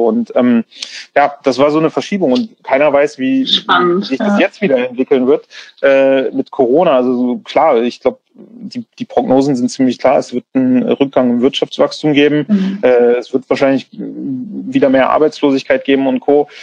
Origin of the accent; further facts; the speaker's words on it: Bremen, Germany; born there; ich bin gebürtiger Bremer